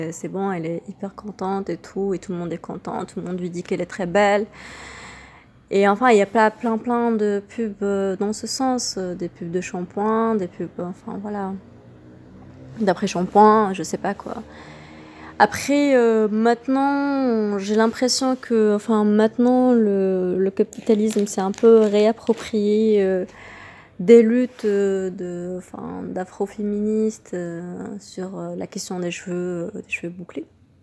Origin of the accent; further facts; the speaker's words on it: Morocco; mon expérience avec mes cheveux et comment je la vis au Maroc, en tant que Marocaine.